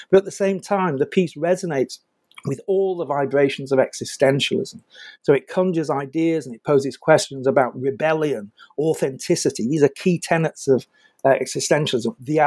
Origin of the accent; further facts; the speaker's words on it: England, United Kingdom; I'm British